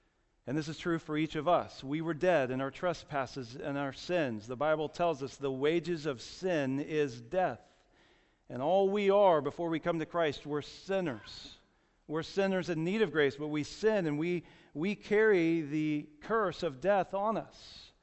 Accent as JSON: {"language": "English", "town": "Jacksonville", "region": "Florida", "country": "United States", "tie": "born or raised there", "said": "I went to a pastor's conference that was held at my home church that I grew up in Jacksonville, Florida."}